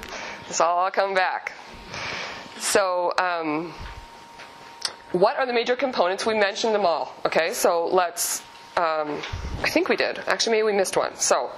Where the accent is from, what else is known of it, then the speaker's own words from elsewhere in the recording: Canada; some of you know I'm Canadian.